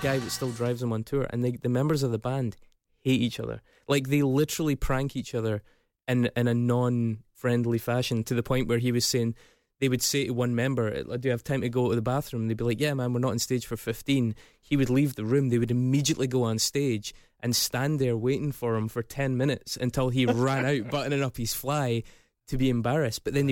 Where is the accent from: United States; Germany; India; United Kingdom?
United Kingdom; Scotland; Well, I'm Scottish.